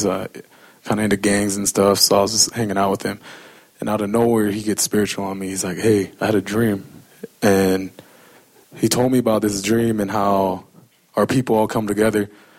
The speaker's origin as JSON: {"language": "English", "country": "United States", "said": "I come from the Omaha and Lakota people."}